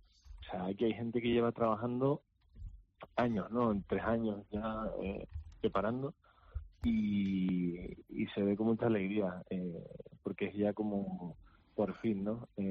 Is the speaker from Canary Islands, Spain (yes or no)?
yes; Canary Islands, Spain; Bueno, a ver, yo que soy de La Palma, y en La Palma, pues bueno, es una isla pequeña, con poquita gente y no muchos jóvenes en la iglesia